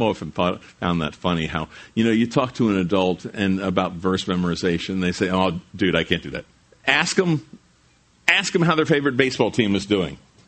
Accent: New Jersey, United States; I'm from Jersey. I never thought of Pennsylvania as promised land, but maybe you do.

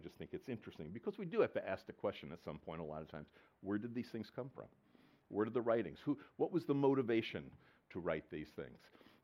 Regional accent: United States; Well, I do it because I'm an American

